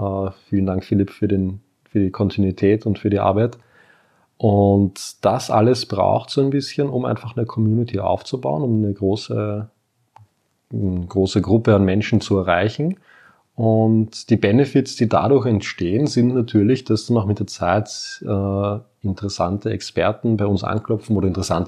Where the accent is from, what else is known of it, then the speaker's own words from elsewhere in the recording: Vienna, Austria; Da natürlich das Hindernis, gut, als Wiener, wo machst du das?